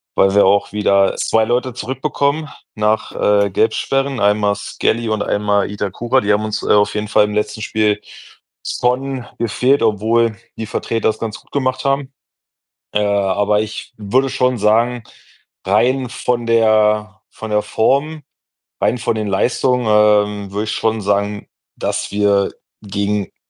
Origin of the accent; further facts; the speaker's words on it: Brandenburg, Germany; jetzt 35, bin seit, keine Ahnung, sehr, sehr, sehr jung. Also keine Ahnung, ich komme ja aus der Nähe von Potsdam.